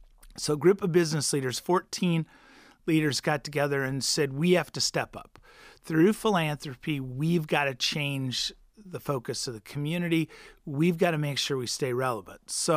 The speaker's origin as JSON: {"language": "English", "region": "Missouri", "country": "United States", "tie": "born or raised there", "also_born_or_lived": "Texas", "said": "Missouri, that was very rural when I grew up. Population's grown and it's far more urban now. But then I came here from Texas."}